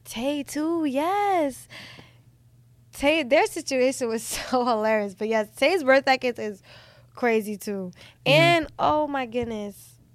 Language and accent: English; New York, United States; I'm from New York.